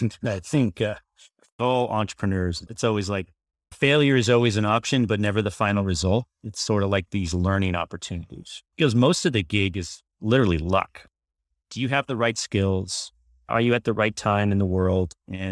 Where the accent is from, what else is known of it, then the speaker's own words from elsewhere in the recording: California, United States; Well, I grew up in Silicon Valley and I'm still actually in San Francisco. San Francisco proper.